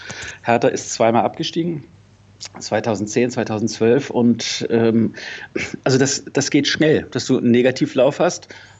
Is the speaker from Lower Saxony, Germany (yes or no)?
yes; Celle, Lower Saxony, Germany; also born or lived in Hamburg; now in Berlin, Germany; Also ich komme nicht aus Berlin, also ich komme eigentlich aus Celle und ich habe dann in Hamburg studiert und bin 1990 nach Berlin gegangen.